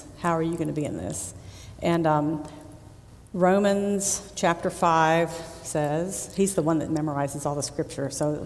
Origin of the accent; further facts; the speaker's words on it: Fort Walton Beach, Florida, United States; I'm from Fort Walton. I moved here with my family when I was in the sixth grade, so I am a Kenwood Bulldog, a Prior Pirate, and a Choctahatchee Indian by education